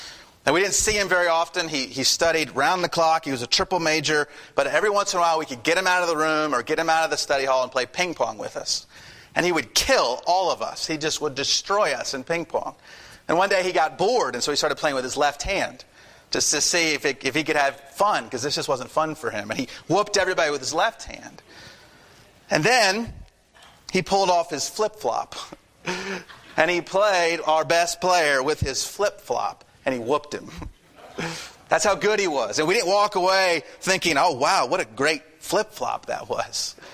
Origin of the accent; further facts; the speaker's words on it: Durham, North Carolina, United States; I'm from Durham. I'm not from Raleigh, Durham. In my mind, Durham had all of the associations, positive and negative.